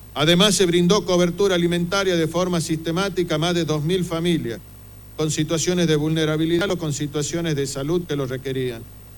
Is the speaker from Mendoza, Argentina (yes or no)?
no; Tucumán, Argentina; nos alegra y enorgullece como tucumano